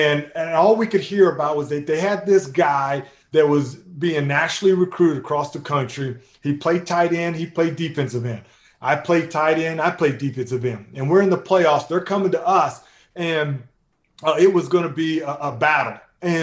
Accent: Missouri, United States; But growing up in Missouri, there's a lot of farms.

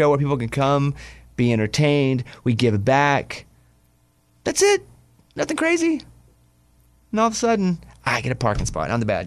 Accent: Mountain Pine, Arkansas, United States; from Mountain Pine, Arkansas. Population 700.

